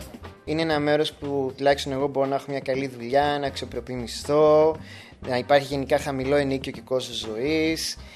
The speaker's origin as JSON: {"language": "Greek", "town": "Katerini", "region": "Central Macedonia", "country": "Greece", "moved": "yes", "lives_now": "Berlin, Germany", "said": "και είμαι από την Κατερίνη. Είμαι στο Βερολίνο από το Μάιο."}